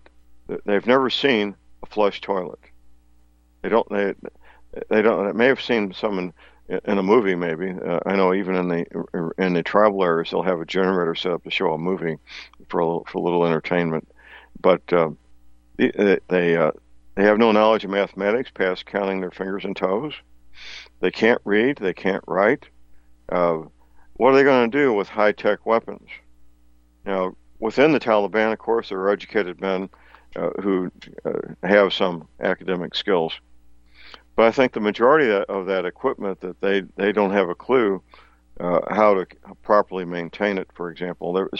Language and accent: English; St. Louis, Missouri, United States; a private investigator in St. Louis, my hometown, this is not a secret